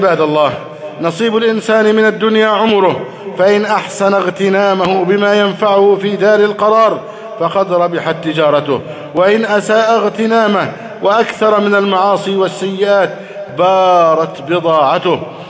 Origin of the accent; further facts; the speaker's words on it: Egypt; اللهم احفظ بلدنا مصر أمنا أمانا، سخاء رخاء